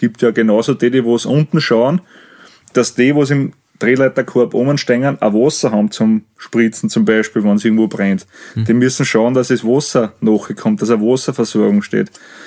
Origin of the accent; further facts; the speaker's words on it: Lower Austria, Austria; jetzt ich als Niederösterreicher gesprochen